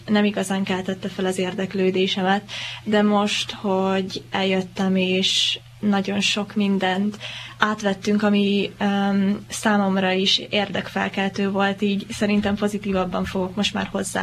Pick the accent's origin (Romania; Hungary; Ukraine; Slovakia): Hungary; Budapest; born there; most sok év után végre Budapesten ünnepelhetem szülővárosomban